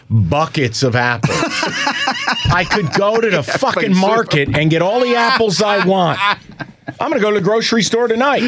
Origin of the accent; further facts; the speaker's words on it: Detroit, Michigan, United States; I'm from Metro Detroit.